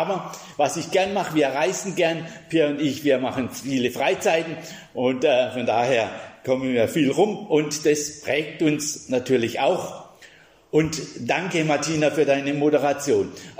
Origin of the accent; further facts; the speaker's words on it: Hochstetten, Baden-Württemberg, Germany; Ich komme aus Hochstetten, aus der Muttergemeinde von der FEG Speyer.